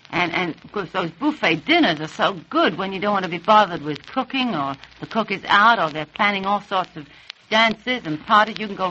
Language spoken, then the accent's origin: English; London, United Kingdom; born there; he doesn't know I was born near Buckingham Gate.